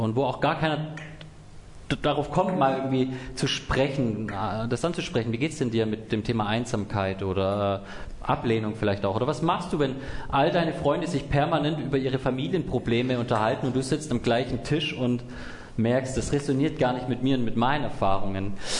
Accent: Swabia, Germany; accent: Swabian; now in Munich, Germany; ich komme aus München, ursprünglich eigentlich aus dem Schwabenländchen, das werdet ihr auch schnell genug raushören, das kriegt man nicht weg, das ist mir angeboren.

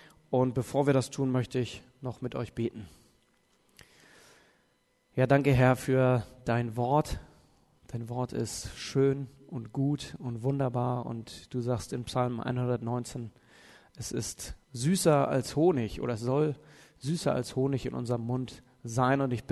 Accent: Heidelberg, Baden-Württemberg, Germany; es gibt immer noch eine Mannschaft da aus der Ecke, wo ich herkomme, aus Heidelberg

